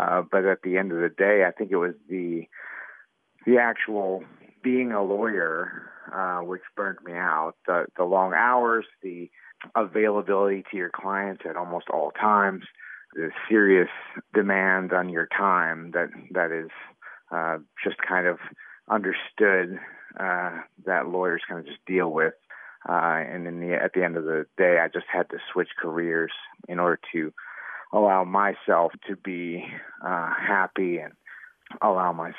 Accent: Durham, North Carolina, United States; I'm from Durham, North Carolina.

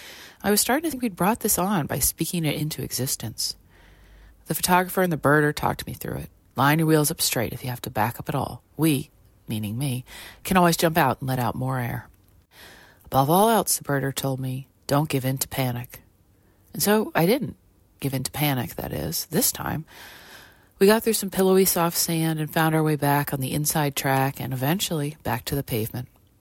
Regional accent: Provincetown, Massachusetts, United States; as it's the landscape that reminds me the most of Provincetown, my hometown.

